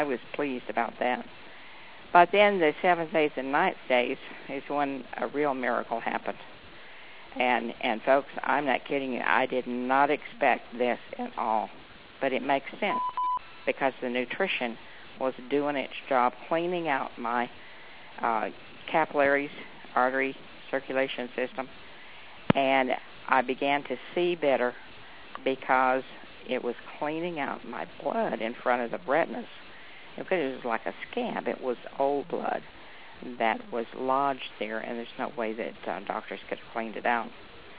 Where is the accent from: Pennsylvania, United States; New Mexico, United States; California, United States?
New Mexico, United States; from New Mexico, just very close to Albuquerque now. Moved south to continue to have better health.